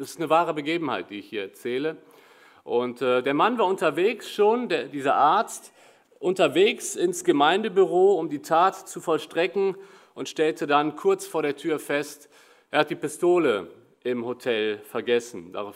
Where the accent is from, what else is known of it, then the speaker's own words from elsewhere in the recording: Cologne, North Rhine-Westphalia, Germany; so freuen wir uns als Kölner auch über die Verbundenheit zu euch